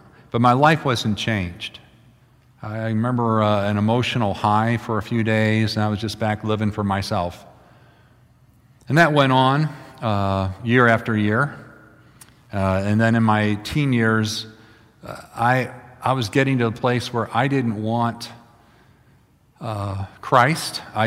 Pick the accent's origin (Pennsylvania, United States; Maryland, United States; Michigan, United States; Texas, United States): Pennsylvania, United States; Philadelphia; born there; also born or lived in Norwich, New York; But we grew up, I was born in Philadelphia. Just a little bit about my background, just so I'm not a talking head up here, but born in Philadelphia.